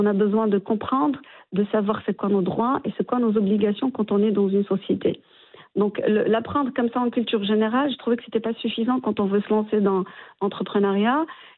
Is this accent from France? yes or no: no; Morocco; Et on est marocain.